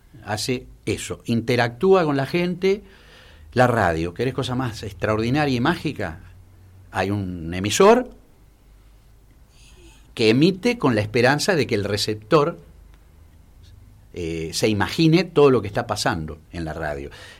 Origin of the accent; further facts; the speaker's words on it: Argentina; Nosotros, siendo argentinos y siendo parte de esa historia, de esa cultura